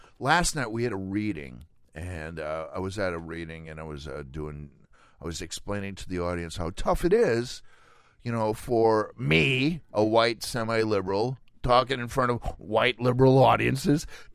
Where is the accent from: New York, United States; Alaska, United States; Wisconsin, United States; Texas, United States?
Wisconsin, United States; Milwaukee; I grew up in Milwaukee. We didn't get the 60s till 1974.